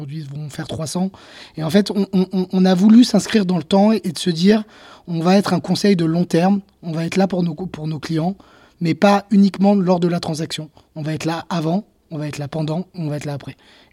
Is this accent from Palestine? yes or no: no; Nice, Provence-Alpes-Côte d'Azur, France; Moi, je viens de Nice